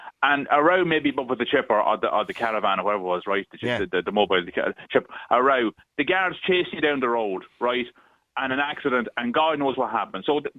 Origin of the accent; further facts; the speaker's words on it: Ulster, Ireland; I'm from County Cavan, right?